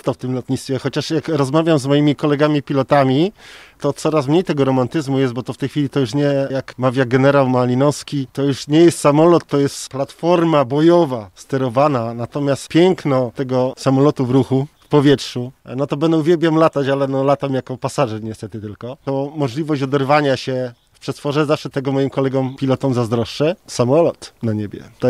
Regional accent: Łask, Łódź Voivodeship, Poland; Trafiłem też później do Łasku, tam gdzie się urodziłem, gdzie się wychowałem.

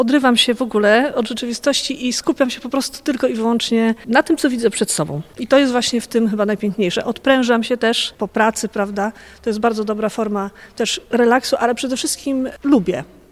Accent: Puławy, Lublin Voivodeship, Poland; born there; Tak, urodziłam się w Puławach.

